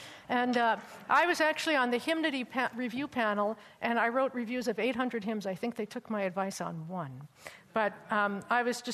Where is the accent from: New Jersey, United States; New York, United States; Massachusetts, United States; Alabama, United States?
New York, United States; I'm from New York. You know, when I meet somebody who's rude, I think, are they rude or are they just from New York?